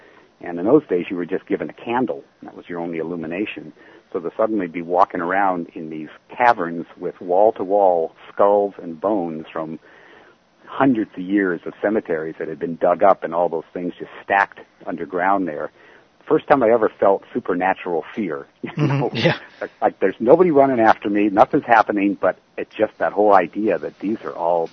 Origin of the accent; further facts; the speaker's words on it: Culver City, California, United States; also born or lived in Santa Monica; I was born in Santa Monica, but he bought a home in Culver City, literally right next to the MGM studios.